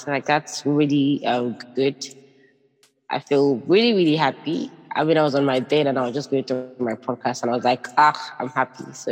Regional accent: Enugu State, Nigeria; also born or lived in Lagos; I know they're both Igbos. I'm from Enugu State. I'm like fully Igbo.

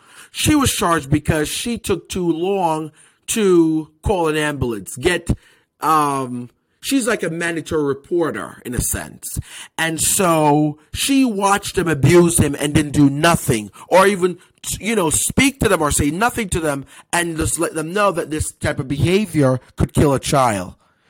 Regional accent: Jamaica; now in United States; because I'm from Jamaica and I came here to seek asylum.

